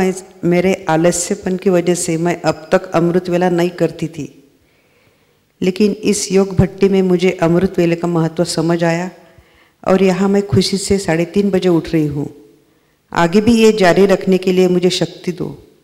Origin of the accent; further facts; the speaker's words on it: Buldhana, Maharashtra, India; मैं बुल्ढाणा से हूँ